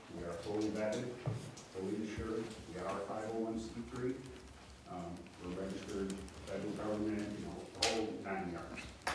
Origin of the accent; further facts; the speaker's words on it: Deerfield, United States; I grew up in Deerfield. I've been here since day one. I love this town